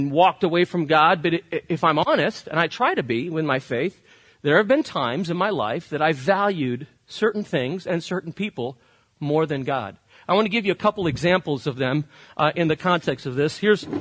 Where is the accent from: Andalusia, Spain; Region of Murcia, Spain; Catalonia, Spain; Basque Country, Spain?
Catalonia, Spain; Barcelona; When I had a special birthday, I grew up in Barcelona.